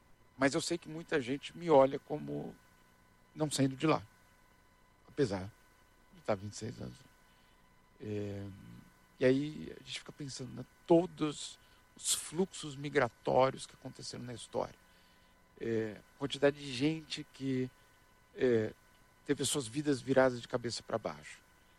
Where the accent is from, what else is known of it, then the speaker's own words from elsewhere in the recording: Brazil; Eu sei que eu sou brasileiro. Eu só tenho passaporte brasileiro. Então, eu tenho certeza que eu sou brasileiro.